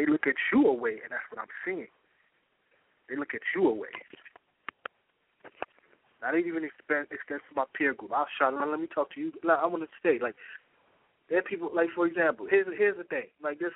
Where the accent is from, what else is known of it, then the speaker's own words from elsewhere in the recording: United States; born there; It's like, since I was born in America, everybody's black.